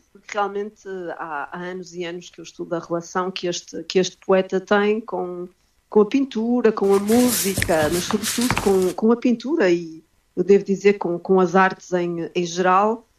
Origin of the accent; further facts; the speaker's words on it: Portugal; porque eu cresci em Portugal